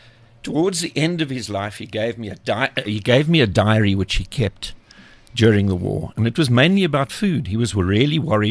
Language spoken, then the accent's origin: English; Soweto, Gauteng, South Africa; I'm from Mondial, which is now a suburb of Soweto, I suppose.